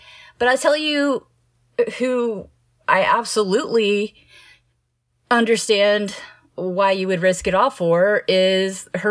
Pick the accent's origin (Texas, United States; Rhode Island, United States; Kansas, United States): Texas, United States; Houston; I grew up in Houston, so mine was Astroworld.